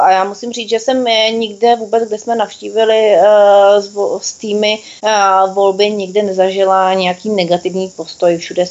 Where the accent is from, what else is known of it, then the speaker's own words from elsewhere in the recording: Bohemia, Czechia; zvlášť když jsme se zmínili, že jsme z Čech